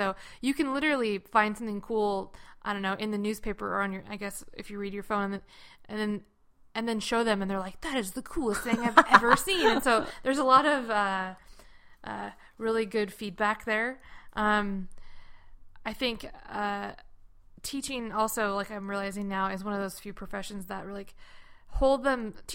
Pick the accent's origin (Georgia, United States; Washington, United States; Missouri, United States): Washington, United States; Puyallup; I didn't grow up in Seattle. I grew up in Puyallup, and I taught in Tacoma.